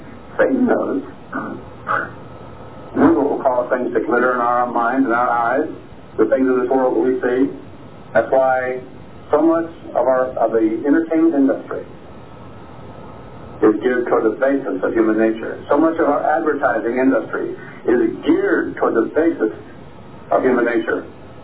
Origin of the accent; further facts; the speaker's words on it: Philadelphia, Pennsylvania, United States; I'm a Philadelphian. I've always been a Philadelphian.